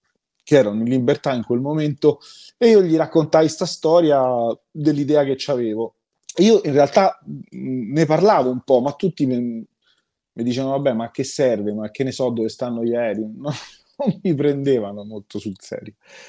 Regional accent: Rome, Lazio, Italy; Sai, io sono nato a Roma e c'ho un rapporto con gli oggetti che ce lo portiamo noi romani da piccoli

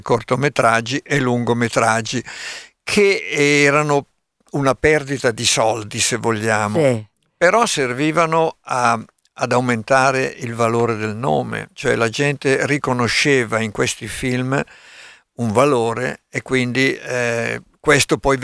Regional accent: Bergamo, Lombardy, Italy; also born or lived in Milan; io sono sempre stato un pendolare Milano-Bergamo, sono nato a Milano, a 2 mesi sono andato a Bergamo, sono rimasto fino a 10 anni. Da 10 anni a 30-35 sono rimasto a Milano, poi sono ritornato a Bergamo

